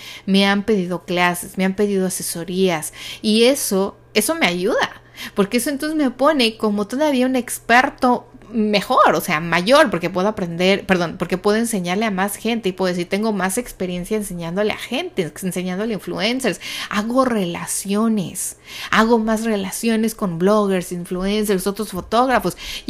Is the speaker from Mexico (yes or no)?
yes; Mexico; saben que soy mal hablada porque soy de México